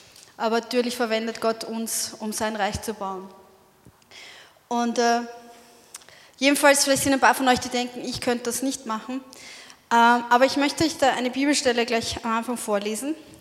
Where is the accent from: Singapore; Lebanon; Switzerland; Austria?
Austria; Vienna; Ich bin in Wien aufgewachsen